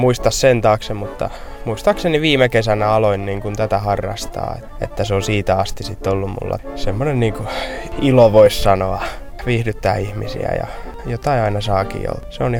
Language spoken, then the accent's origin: Finnish; Pori, Satakunta, Finland; mä sanoin, että totta kai mä oon Porista